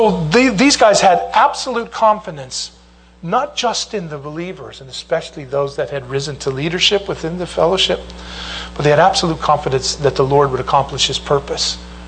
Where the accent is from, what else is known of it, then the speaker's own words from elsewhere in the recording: United States; You see, I'm an American, inductive Bible study, observation, interpretation, application.